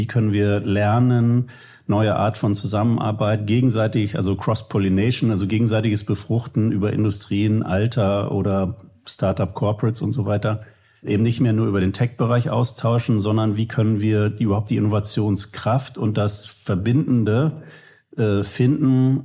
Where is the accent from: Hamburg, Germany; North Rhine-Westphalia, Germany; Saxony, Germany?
Hamburg, Germany